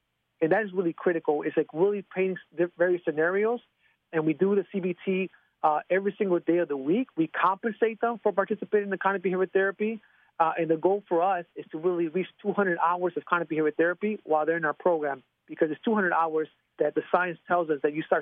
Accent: Chicago, Illinois, United States; unlike in the 1980s and 1990s when I grew up in Chicago

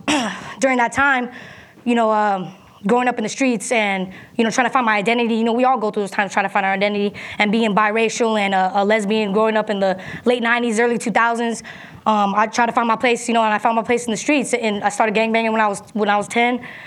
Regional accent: Redwood City, California, United States; I'm from North Fairfax, Redwood City, California. It's not too far from here.

